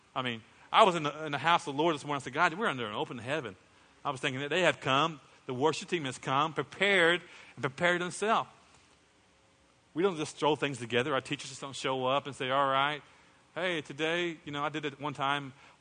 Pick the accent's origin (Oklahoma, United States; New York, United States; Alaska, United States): Oklahoma, United States; Muskogee; I was raised in Muskogee, Oklahoma. And while I was there in Muskogee, my mom gets her hair done at a shop.